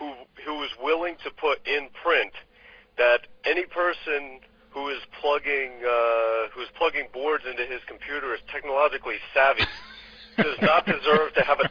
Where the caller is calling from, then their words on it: Washington, District of Columbia, United States; Calling from home, Washington, D.C.